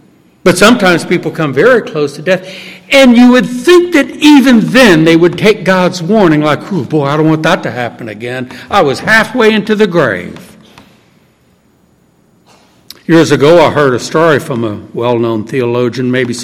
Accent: New Orleans, Louisiana, United States; I'm from New Orleans, as you know, and my mind still goes back to August 1969, Hurricane Camille.

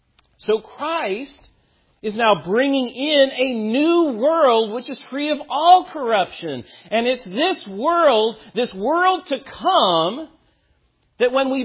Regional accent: United States; Now, I, as an American, will pledge allegiance to the flag and to my country.

